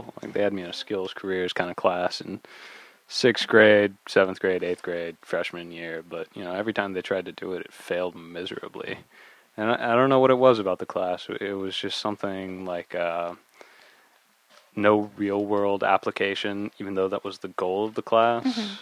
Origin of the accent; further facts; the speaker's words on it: United States; As an American, you know, I really feel like I have no culture.